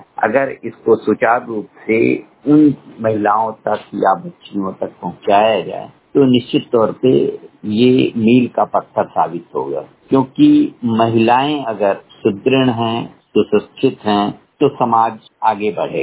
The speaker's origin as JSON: {"language": "Hindi", "town": "Basti", "region": "Uttar Pradesh", "country": "India", "said": "पेशे से मैं एक टीचर हूँ और मैं बस्ती का निवासी हूँ।"}